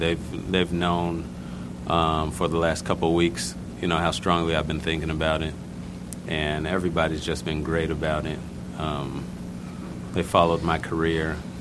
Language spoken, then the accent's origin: English; Los Angeles, California, United States; growing up in Los Angeles, the Raiders, at the time I was there, that was the team you wanted to be associated with.